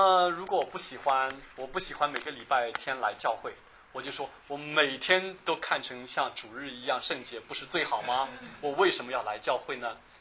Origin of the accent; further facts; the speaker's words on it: China; 在座的我们都是中国人